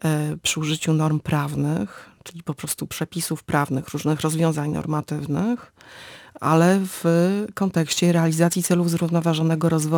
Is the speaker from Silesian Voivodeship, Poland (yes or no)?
no; Gdynia, Pomeranian Voivodeship, Poland; Ja się urodziłam nad morzem, jestem gdynianką i w zasadzie morze towarzyszyło mi naturalnie od zawsze.